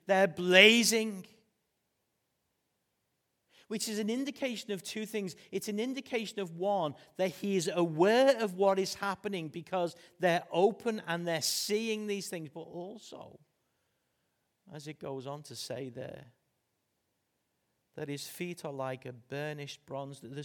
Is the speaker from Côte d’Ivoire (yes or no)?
no; Liverpool, North West England, United Kingdom; now in Derbyshire, United Kingdom; despite me being Derbyshire now, I was born and bred in Liverpool.